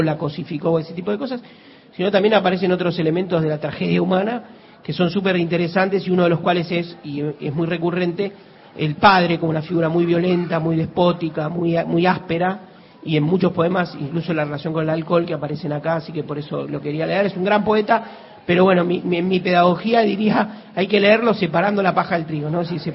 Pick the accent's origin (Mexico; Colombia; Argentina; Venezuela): Argentina; del que somos parte como argentinos.